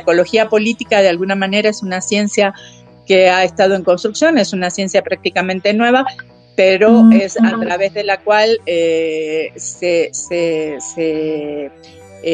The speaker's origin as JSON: {"language": "Spanish", "country": "Mexico", "said": "soy la primer mexicana que fue elegida para ser parte de este grupo"}